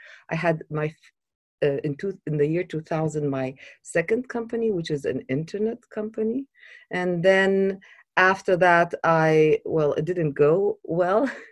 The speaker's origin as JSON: {"language": "English", "country": "Iraq", "tie": "born or raised there", "lives_now": "London, United Kingdom", "said": "when I grew up in Iraq, my father and his colleagues were building the country."}